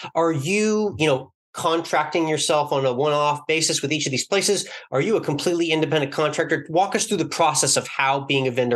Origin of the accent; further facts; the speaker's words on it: Northeast, United States; now in Austin, United States; Yeah, I'm originally from the Northeast, but I now live in Austin, Texas.